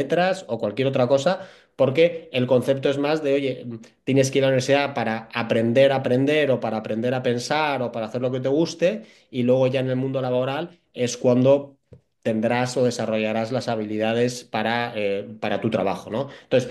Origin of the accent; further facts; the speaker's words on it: Bilbao, Basque Country, Spain; also born or lived in Madrid / Ginebra / Curazao; now in Zürich, Switzerland; Yo soy de Bilbao, viví 4 años en Madrid, luego vine a Ginebra, después nos fuimos a Curazao y por último volvimos a Zúrich